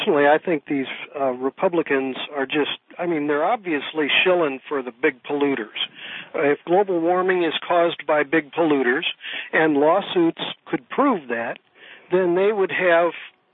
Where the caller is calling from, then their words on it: Monterey, California, United States; You know, I was actually listening from the Monterey station, but now I hear you're on KPHX.